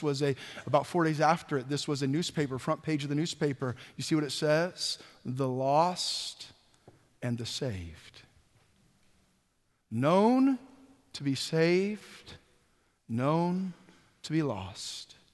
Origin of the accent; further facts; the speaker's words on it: California, United States; I was raised in Northern California by a single mom.